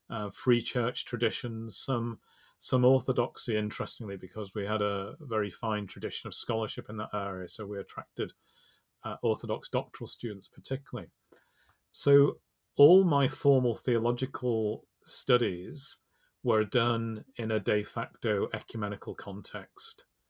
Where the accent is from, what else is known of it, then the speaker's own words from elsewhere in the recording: Liverpool, North West England, United Kingdom; You know, I come from Liverpool